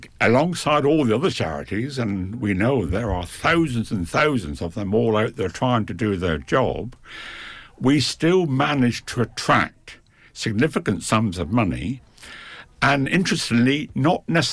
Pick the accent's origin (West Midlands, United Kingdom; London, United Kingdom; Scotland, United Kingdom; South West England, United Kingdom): South West England, United Kingdom; Liskeard; the RNLI were actually looking to form a branch of the service in what was then my hometown at Liskard in East Cornwall.